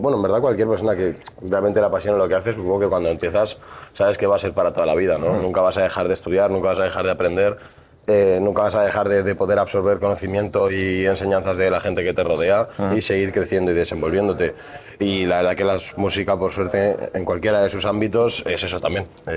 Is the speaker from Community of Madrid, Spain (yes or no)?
yes; Madrid, Community of Madrid, Spain; Yo soy más madrileño que un gato. Vengo de Carabanchel, tío, de Eugenia, un barrio que hay ahí al lado de Pan Bendito, entre Pan Bendito, Aluche, más o menos.